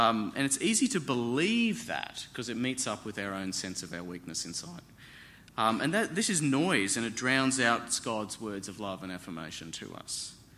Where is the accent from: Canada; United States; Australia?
Australia; we're Aussie blokes here